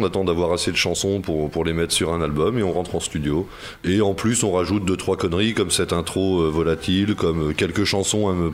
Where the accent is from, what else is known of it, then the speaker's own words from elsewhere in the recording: Vervent, France; Jean et moi, qui sommes frères et qui faisons partie des membres fondateurs, on a grandi à Vervent, effectivement, Vervent, à côté de Saint-Jean. Mais on est tous des alentours.